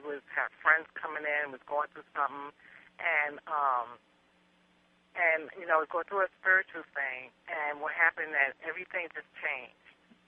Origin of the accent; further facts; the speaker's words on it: Queens, New York, United States; born there; accent: New York; now in Florida, United States; I was born in Queens.